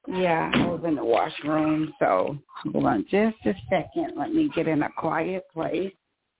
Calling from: Texas, United States; from Texas.

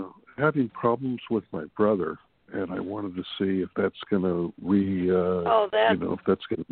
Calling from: California, United States; from California

